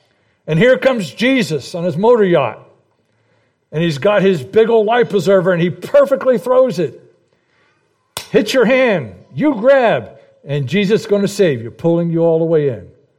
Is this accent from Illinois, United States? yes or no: no; New Jersey, United States; I'm from New Jersey. That's natural. I was born a heathen.